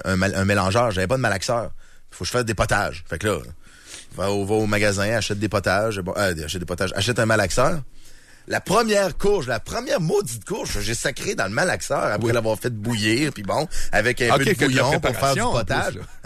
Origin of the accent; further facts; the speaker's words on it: Lévis, Quebec, Canada; Nous autres, les deux, on vient de Lévis.